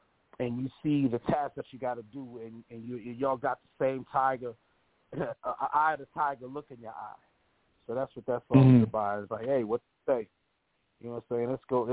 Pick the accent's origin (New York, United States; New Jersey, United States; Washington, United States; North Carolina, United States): New York, United States; Brooklyn; Yo, I'm from East New York.